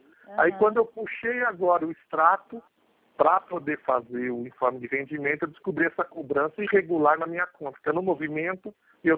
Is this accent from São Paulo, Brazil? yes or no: yes; Guarulhos, São Paulo, Brazil; now in Assis, Brazil; eu sou de Guarulhos também. Eu estou em Assis, mas eu sou de Guarulhos também. Eu estou do lado do Banco Santander lá.